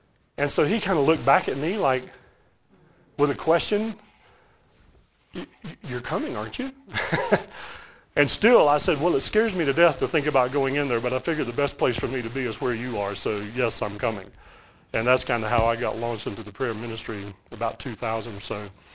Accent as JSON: {"language": "English", "region": "Southeast", "country": "United States", "accent": "Southern US", "said": "I was in the collegiate ministry at that time in the Southeast, if you can't tell by now from my accent."}